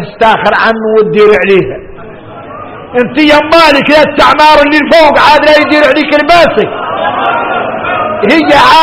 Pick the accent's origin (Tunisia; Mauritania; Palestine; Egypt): Mauritania; شوفوا احنا موريتاني